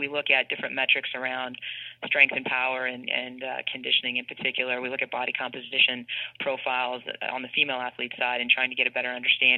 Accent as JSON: {"language": "English", "region": "Ontario", "country": "Canada", "tie": "born or raised there", "said": "Well, I'm a Canadian and come from a small town in the Ottawa Valley where people live and breathe hockey. I grew up playing hockey"}